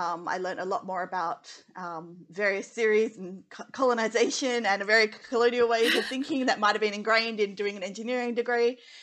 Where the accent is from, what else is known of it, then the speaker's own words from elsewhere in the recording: Western Australia, Australia; Because also growing up in Western Australia, and my dad's like, "Oil and gas, oil and gas."